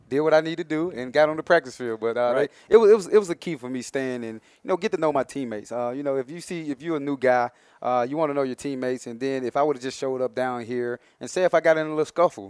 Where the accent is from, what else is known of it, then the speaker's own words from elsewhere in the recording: Mobile, Alabama, United States; I never really seen snow before because I'm from Mobile, Alabama originally.